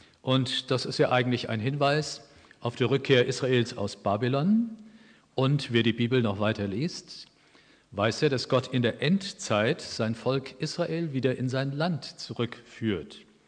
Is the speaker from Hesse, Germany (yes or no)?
yes; Oberursel, Hesse, Germany; Ich stamme aus Oberursel im Taunus, da gibt es eine riesige Kirche, für mich riesig.